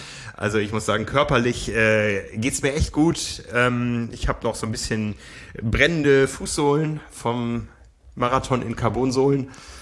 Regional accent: Hamburg, Germany; Wir wissen ja hier als Hamburger

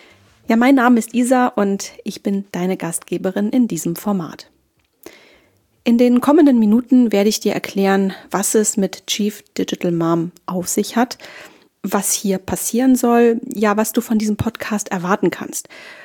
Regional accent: Hamburg, Germany; ich bin ein echtes Nordlicht, geboren und aufgewachsen in Hamburg, der Stadt, der ich bis heute treu geblieben bin

